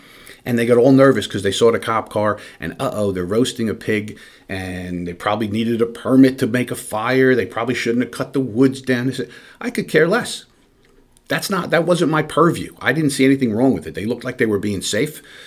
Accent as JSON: {"language": "English", "region": "New Jersey", "country": "United States", "said": "Believe me, I'm from New Jersey."}